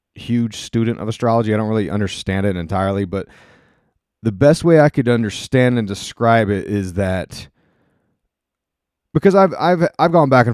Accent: United States; because I'm an American living in America.

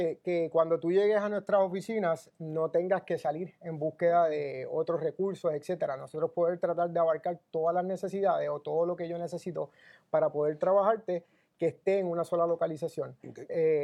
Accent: Moca, Puerto Rico; moved away as an adult; also born or lived in Florida; soy natural de Moca, Puerto Rico. Hace 10 años salí de Puerto Rico en búsqueda de ampliar mis conocimientos.

